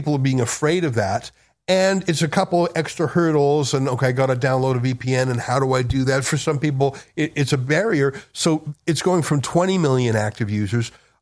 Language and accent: English; Canada; I'm a Canadian.